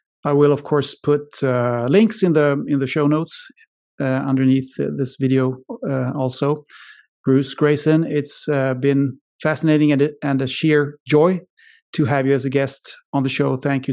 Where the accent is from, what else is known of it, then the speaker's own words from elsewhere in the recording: Sweden; first language Swedish; English is a second language; We don't have it in my mother tongue, Swedish.